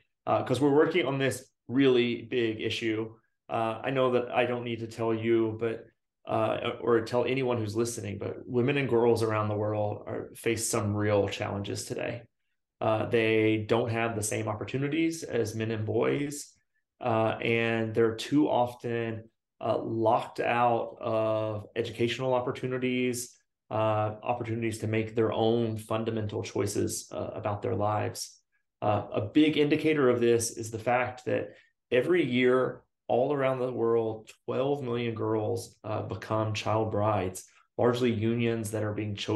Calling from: Brooklyn, New York, United States; I am based in Brooklyn, New York, which is where I am today.

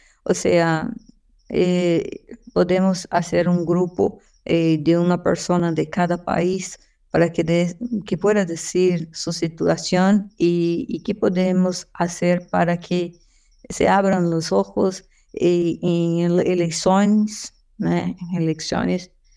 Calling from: São Paulo, Brazil; Soy de San Pablo.

